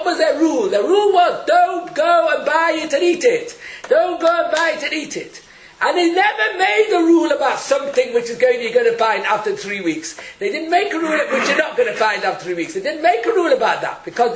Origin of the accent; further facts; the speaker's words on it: Israel; I come from Eretz Yisrael. I learned in Jewish grammar school, but I've forgotten everything.